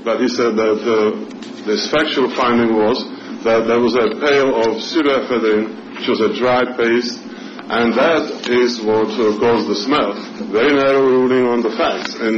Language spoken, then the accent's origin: English; Salem, Oregon, United States; I'm from Salem, Oregon.